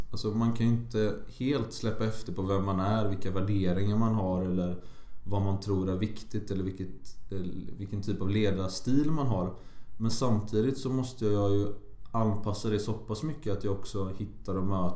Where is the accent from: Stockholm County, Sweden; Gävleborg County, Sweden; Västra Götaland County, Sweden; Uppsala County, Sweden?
Västra Götaland County, Sweden; Gothenburg; Jag är uppväxt i Göteborg.